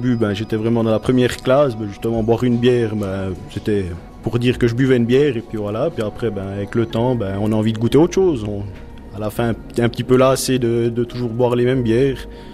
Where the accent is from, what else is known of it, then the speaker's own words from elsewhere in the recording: Biel/Bienne, Bern, Switzerland; je suis biennois depuis... je suis né à Bienne, j'ai toujours vécu à Bienne, je travaille à Bienne